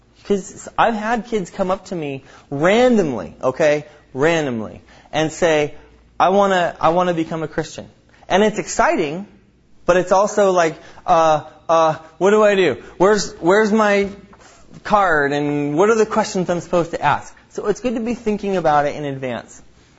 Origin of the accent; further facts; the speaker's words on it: California, United States; And you see, we grew up in Southern California. There's a lot of earthquakes there.